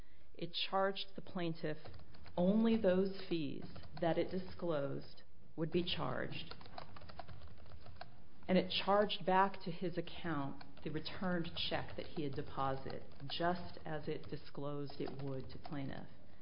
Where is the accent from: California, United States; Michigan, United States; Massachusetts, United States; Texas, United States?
California, United States; San Francisco; I'm from San Francisco, actually.